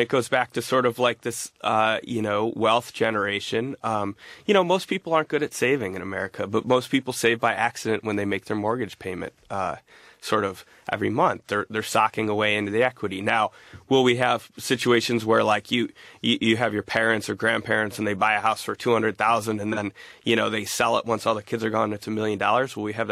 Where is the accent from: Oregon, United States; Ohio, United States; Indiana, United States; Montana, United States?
Ohio, United States; Cleveland; I grew up in Cleveland. In Cleveland, you can buy a $100,000 house, right?